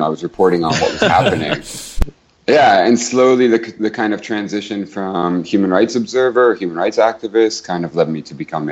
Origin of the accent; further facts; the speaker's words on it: Chicago, Illinois, United States; So I'm from Chicago. It's a really long story.